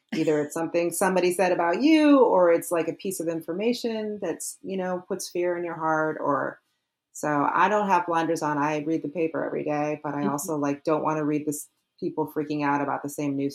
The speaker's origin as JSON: {"language": "English", "region": "Midwest", "country": "United States", "said": "I was in from the Midwest, but like I was like interested in the East Coast, and I went to school on the East Coast, and my parents were from the East Coast."}